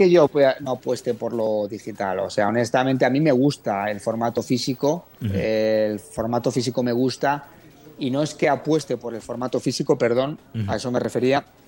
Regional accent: Spain; Comprendemos que si aquí en mi país, en España, hubiera una guerra

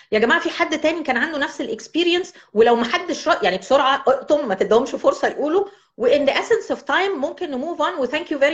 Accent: Egypt; وبالذات ان انا لوكال من مصر، عرفت هم غالبا مشاكلهم ايه

